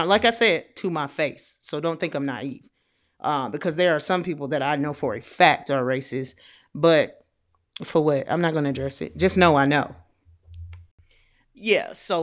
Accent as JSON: {"language": "English", "region": "Georgia", "country": "United States", "also_born_or_lived": "Tennessee / Kentucky", "lives_now": "Texas, United States", "said": "I'm from Georgia, went to high school in Georgia, I went to college in Tennessee, and lived a decent amount of my adult life in Kentucky. And now I currently live in Texas."}